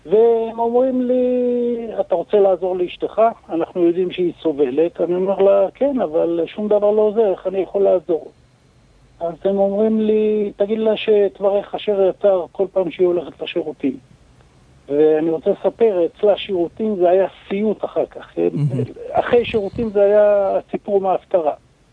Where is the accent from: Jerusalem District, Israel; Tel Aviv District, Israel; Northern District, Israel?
Jerusalem District, Israel; Jerusalem; אני ירושלמי, ירושלמי ותיק.